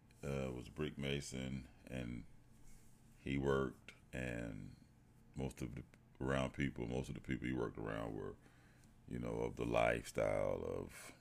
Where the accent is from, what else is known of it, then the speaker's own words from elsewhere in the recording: Mississippi, United States; born there; So anyway, I was born in Mississippi 49 years ago.